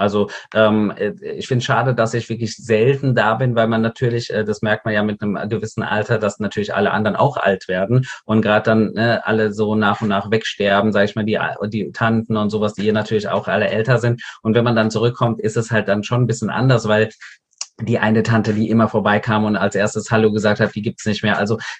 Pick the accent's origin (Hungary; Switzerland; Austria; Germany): Germany; also ich liebe Deutschland und ich sage auch, wenn jemand mich fragt, dann sage ich nicht, ich bin Portugiese, sondern ich sage, ich bin Deutscher. Ich bin deutsch.